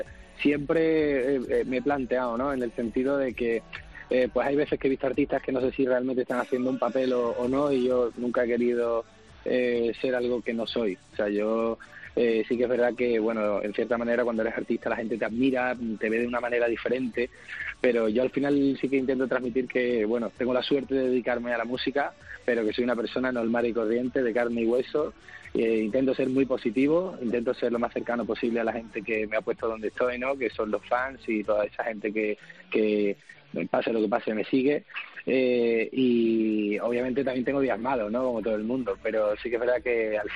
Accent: Seville, Andalusia, Spain; como se dice en mi tierra, transmitir, ¿no?, todo el rato, y ser sevillano, por supuesto, para mí es un orgullo.

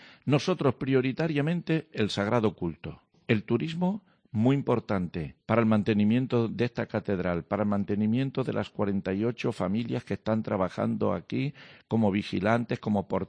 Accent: Guadalupe, Extremadura, Spain; me han querido a mí destacar con dos más guadalupenses. A mí me ha hecho ilusión porque es mi pueblo

